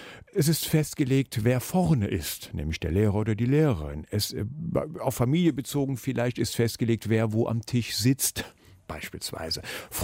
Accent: Eifel, Germany; als Kind groß geworden in der Eifel

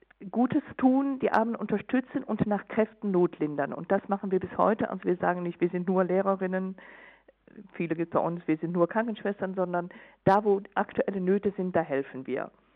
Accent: Rhineland, Germany; Ist ungefähr 150 Kilometer von meinem Heimatort im Rheinland entfernt.

